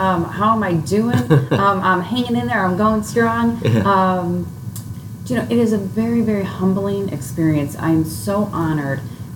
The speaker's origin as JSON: {"language": "English", "town": "Chicago", "region": "Illinois", "country": "United States", "tie": "born or raised there", "said": "So I grew up here in Chicago, Nice to come home."}